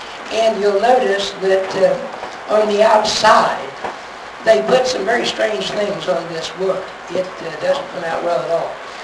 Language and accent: English; Kentucky, United States; and since I'm from Kentucky, that sort of interested me